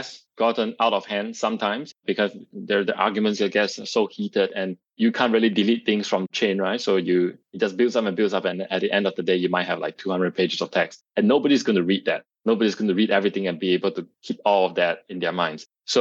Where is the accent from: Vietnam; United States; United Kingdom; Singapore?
Singapore; born there; moved away as an adult; also born or lived in Delft, Netherlands / Utrecht, Netherlands / Amsterdam, Netherlands; I'm Singaporean. I was born in Singapore, but I actually lived in the Netherlands for 11 years. I went there to study, lived in Delft, lived in Utrecht and Amsterdam.